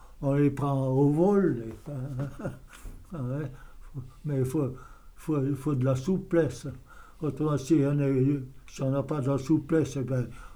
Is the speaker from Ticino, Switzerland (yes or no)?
no; Valais, Switzerland; Je suis valaisan, ouais.